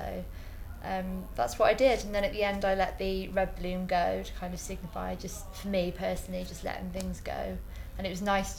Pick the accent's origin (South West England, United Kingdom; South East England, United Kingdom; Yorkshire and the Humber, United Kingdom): South West England, United Kingdom; Cheltenham; also born or lived in Lisbon, Portugal; I'm 26 years of age and I'm from Cheltenham.